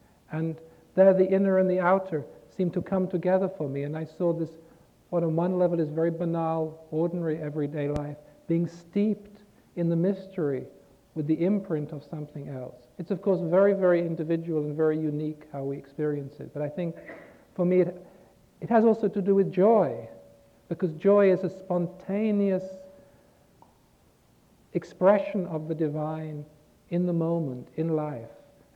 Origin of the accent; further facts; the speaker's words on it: England, United Kingdom; I know, because I come from England, which is a kind of maybe and it's not worth it anyway culture.